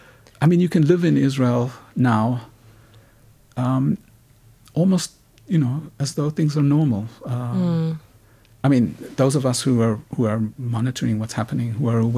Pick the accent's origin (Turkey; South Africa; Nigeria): South Africa; as a South African who's old enough to have remembered being a child in apartheid South Africa